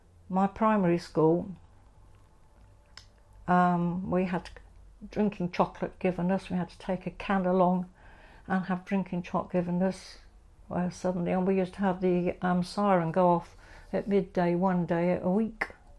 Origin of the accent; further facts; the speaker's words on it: Rugby, West Midlands, United Kingdom; born there; because I was born in Regby, Warwickshire, in 1938.